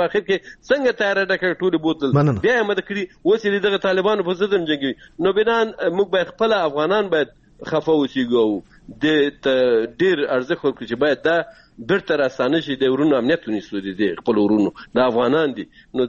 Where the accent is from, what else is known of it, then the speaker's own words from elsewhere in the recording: Afghanistan; زه د یو افغان د یو پښتون په توګه